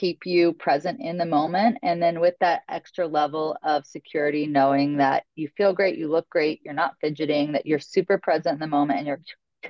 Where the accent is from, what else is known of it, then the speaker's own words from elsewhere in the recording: Logansport, Indiana, United States; in my hometown of Logansport, Indiana, they're not like traipsing around in like a great black suit, a designer handbag and pumps.